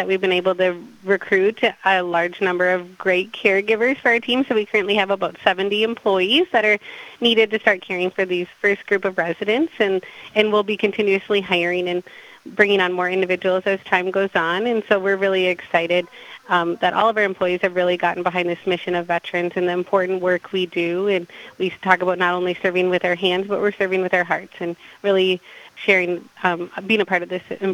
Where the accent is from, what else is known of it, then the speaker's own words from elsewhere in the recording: Madison, Wisconsin, United States; So both my husband and I grew up in the Madison area, and so we're really happy to be back and serving in this capacity.